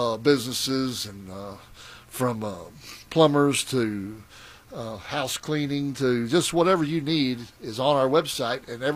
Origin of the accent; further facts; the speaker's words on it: Texas, United States; Well, you know, I came from the Rio Grande Valley